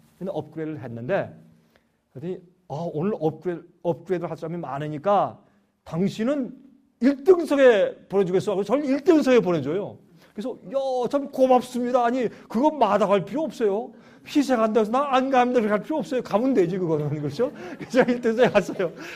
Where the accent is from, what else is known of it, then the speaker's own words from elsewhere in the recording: South Korea; now in United States; 저는 미국 교회 다니는데 제가 한국 사람이지만 미국 교회 다니니까